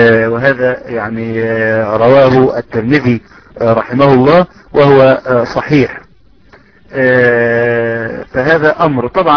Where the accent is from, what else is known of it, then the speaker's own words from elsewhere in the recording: Egypt; كما نقول نحن في عندنا في مصر حاجة و70 شعبة